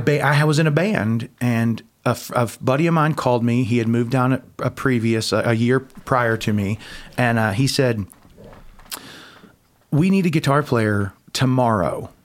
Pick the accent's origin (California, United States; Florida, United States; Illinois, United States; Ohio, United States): Ohio, United States; Cleveland; now in Nashville, United States; No, I'm from Cleveland, Ohio.